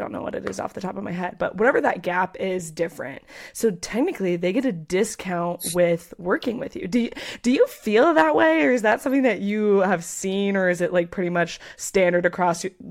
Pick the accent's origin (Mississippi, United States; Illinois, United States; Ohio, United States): Ohio, United States; I grew up in Ohio, and so I see a lot of people from Ohio.